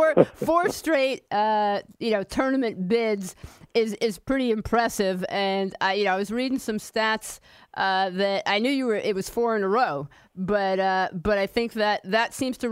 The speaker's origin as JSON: {"language": "English", "region": "New York", "country": "United States", "tie": "born or raised there", "said": "Personally, I grew up in Rockland County, so I'm always been familiar with it."}